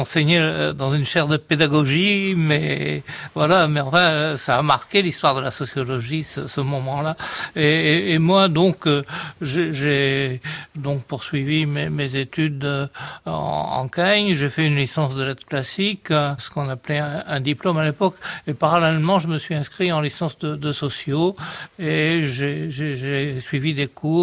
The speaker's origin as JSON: {"language": "French", "region": "Nouvelle-Aquitaine", "country": "France", "tie": "born there", "said": "Je suis né en Gironde et j'ai toujours vécu dans le sud-ouest. J'ai longtemps vécu dans le sud-ouest. Après, j'ai fait mes études secondaires à Montauban et puis je suis arrivé en Hippocagne à Bordeaux"}